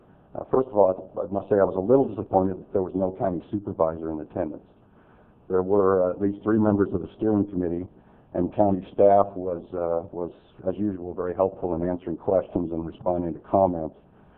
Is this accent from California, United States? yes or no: yes; Patterson, California, United States; now in Modesto, United States; I currently live in Modesto, but I was born and raised in Patterson and have spent 30 years of my professional life serving the interests of irrigated agriculture on the west side.